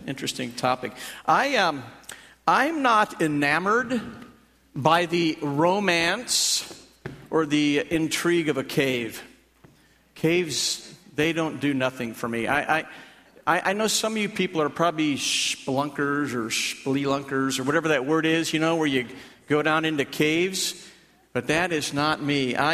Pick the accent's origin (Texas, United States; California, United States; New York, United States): Texas, United States; accent: Texan; that's actually where I was born, in the state of Texas. You could tell by my accent that I'm a Texan.